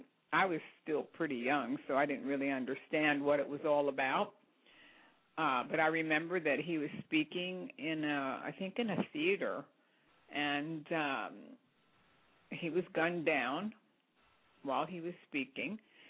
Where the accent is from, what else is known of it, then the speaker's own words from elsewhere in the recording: New Jersey, United States; I was born in New Jersey, so at the time, now I'm 64, so at the time I was born and raised